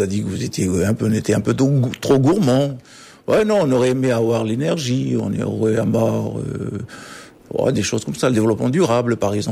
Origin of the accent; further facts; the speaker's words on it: New Caledonia; Donc la gouvernance partagée, moi en tant que Calédonien, j'y crois.